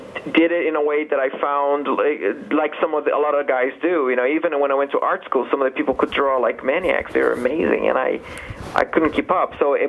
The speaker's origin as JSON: {"language": "English", "country": "Brazil", "said": "Yeah, the thing about it is, like, I was coming from Brazil and then working on all these projects"}